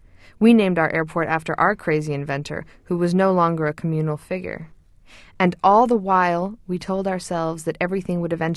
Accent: Cyprus; also born or lived in Egypt; I also had the experience of growing up in Cyprus and in Egypt

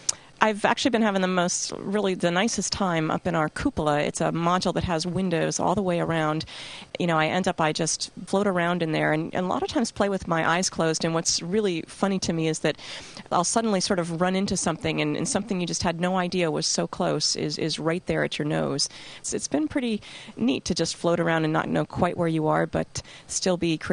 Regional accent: Massachusetts, United States; Well, I'm from Massachusetts, and I brought my own flute, which was made by a really neat company in Massachusetts.

